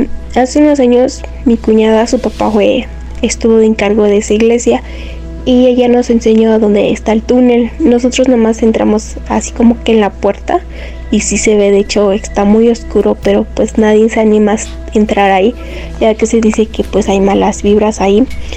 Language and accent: Spanish; Tlaxcala, Mexico; yo soy de Tlaxcala y pertenezco a un pueblo que se llama San Bartolomé Cuaizmacla.